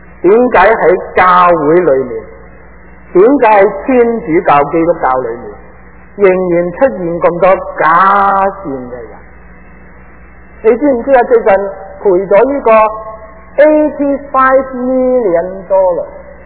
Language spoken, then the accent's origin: Chinese; Hong Kong; now in Toronto, Canada; 我们广东人说扮嘢，这些名字我不懂的。我1976年离开香港，如果讲得更早，我1970年离开香港了。